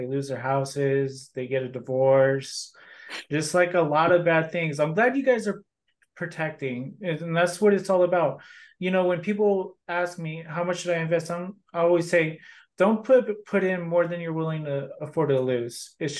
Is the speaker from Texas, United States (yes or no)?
yes; El Paso, Texas, United States; I'm actually from Texas, El Paso part. So it'd be like going back home to see family and things like that.